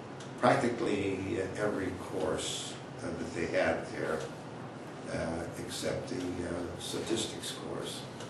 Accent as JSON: {"language": "English", "town": "Swissvale", "region": "Pennsylvania", "country": "United States", "tie": "born or raised there", "also_born_or_lived": "Homewood", "said": "I was born in Homewood, Pennsylvania, which is outside of Pittsburgh. It's in Pittsburgh, really. And I grew up outside of Pittsburgh in Swissvale, Pennsylvania."}